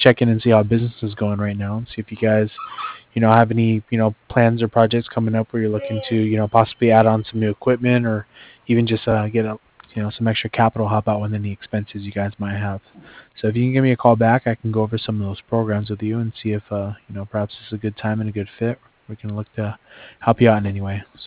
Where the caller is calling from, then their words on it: Cardiff, California, United States; I'm calling from Cardiff.